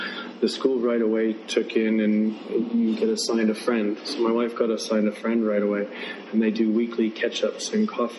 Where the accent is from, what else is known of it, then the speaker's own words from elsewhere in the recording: Canada; also born or lived in London / Sydney; I'm Canadian originally, but I've worked kind of in London. Then I joined Sydney, Australia.